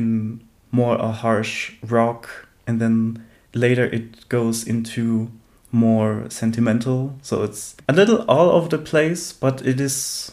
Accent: North Spain, Spain; the last song I've listened to was by an artist from my hometown. Mm-hmm. In North Spain.

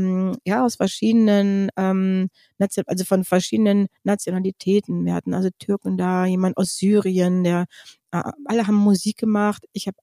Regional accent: Solingen, North Rhine-Westphalia, Germany; ich bin ja aus Solingen

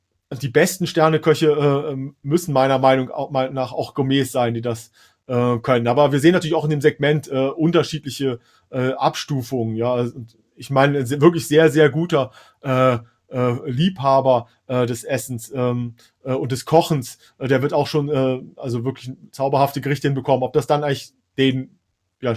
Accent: Hesse, Germany; Im Süden Deutschlands für mich als Hesse.

